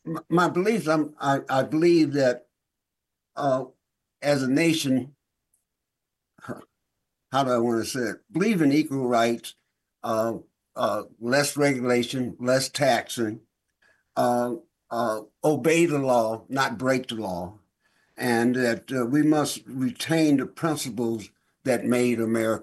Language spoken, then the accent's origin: English; Beloit, Wisconsin, United States; moved away as an adult; now in Washington, D.C., United States; I was raised in Beloit, Wisconsin, and joined the Marine Corps and got discharged in 1961 from Quantico, Virginia. And I settled in the Washington, D.C. area.